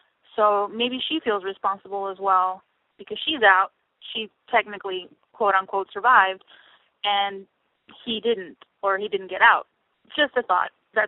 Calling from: Puerto Rico; Hey, I'm calling from Puerto Rico

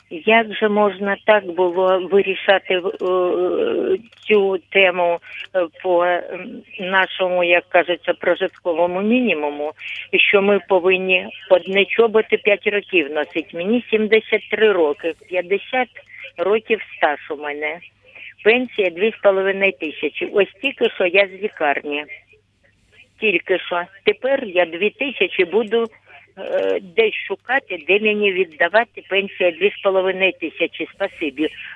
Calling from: Kharkiv Oblast, Ukraine; Я з Харківщини вам дзвоню.

